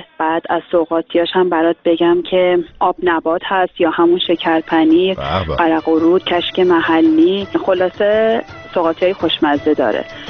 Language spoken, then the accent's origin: Persian; Bojnurd, North Khorasan, Iran; الان جنوب کشور زندگی میکنم اما اهل بجنوردم.